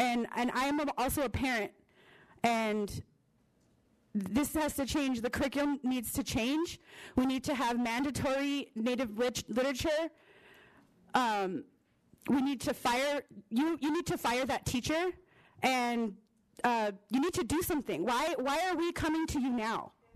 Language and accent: English; Jemez Pueblo, New Mexico, United States; Yeah, I'm from the Pueblo of Jemez.